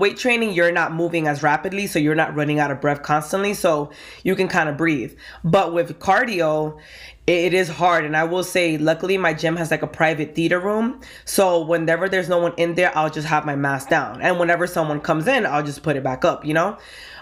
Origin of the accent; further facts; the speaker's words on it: New York, United States; now in Bronx, United States; I am from the Bronx, New York. Well, I'm from Washington Heights, but I've been in the Bronx long enough, so I'm a resident now. And I'm Dominican.